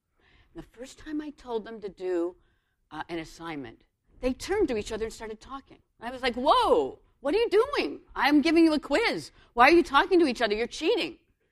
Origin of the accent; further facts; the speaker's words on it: Chicago, Illinois, United States; Now, I'm from Chicago, so this is a little bit made up.